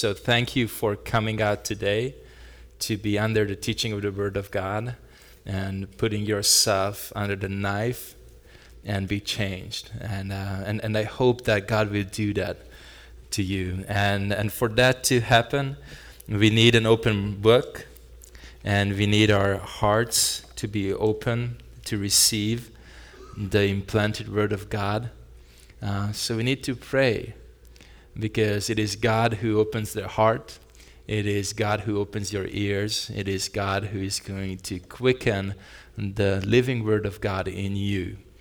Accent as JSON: {"language": "English", "country": "Hungary", "tie": "born or raised there", "said": "I am from Hungary, that's why the map of Hungary is right on that picture, and my wife is from Hungary as well. We were born and raised in Hungary, in the heart of Europe."}